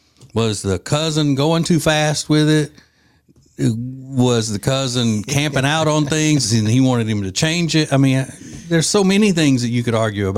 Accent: Winfield, Louisiana, United States; growing up in Winfield, Louisiana, I never knew anybody either that had gone to a kibbutz.

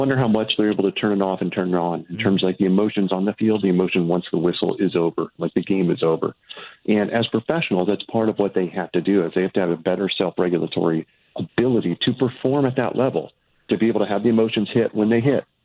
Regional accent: Midwest, United States; I'm an academic transplant. I grew up in the Midwest

